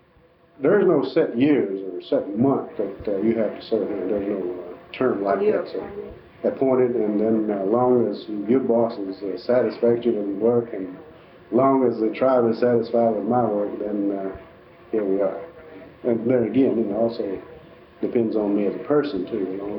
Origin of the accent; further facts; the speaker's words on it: Standing Pine, Mississippi, United States; Yeah, I grew up in Standing Pine, I think most of them know.